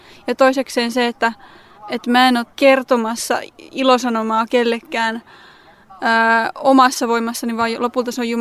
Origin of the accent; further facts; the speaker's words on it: Mäntsälä, Uusimaa, Finland; ja mä tuun Mäntsälästä.